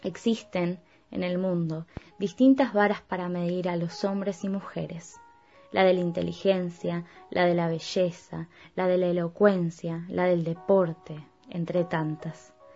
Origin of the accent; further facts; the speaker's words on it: Buenos Aires, Argentina; soy de Buenos Aires, Argentina